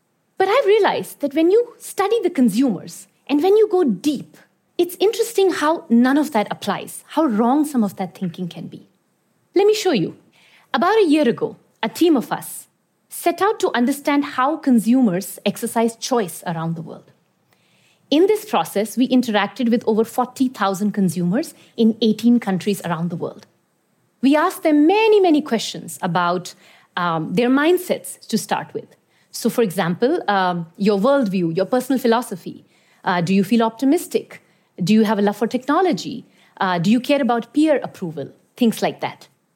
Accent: Iran; also born or lived in India; I was born in India, but I grew up in Iran. I remember I was about 8 years old as a child in Iran with my family

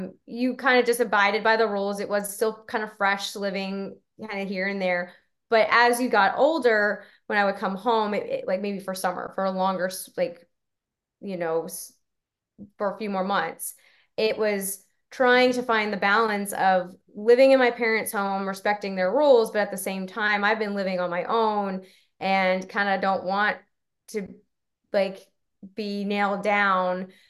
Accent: Texas, United States; moved away as an adult; also born or lived in Florida; I grew up in Texas. I went to school in Florida. I went to go play soccer. I moved out when I was 18.

